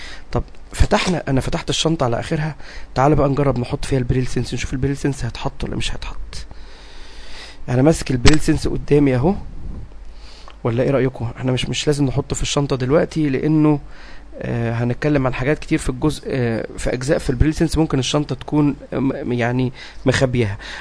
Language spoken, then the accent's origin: Arabic; Egypt; بس احنا عندنا في مصر للأسف ما بنشتغلش بنظام التلات مداخل، بنشتغل بالنظام الأوروبي.